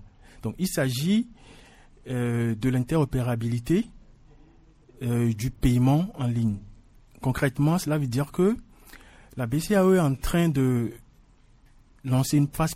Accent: Togo; nous avons observé chez nous au Togo

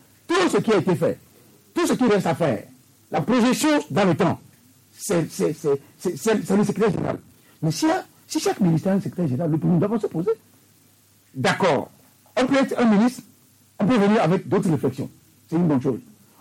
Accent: Togo; Ce ne sont pas les compétences qui manquent chez nous au Togo.

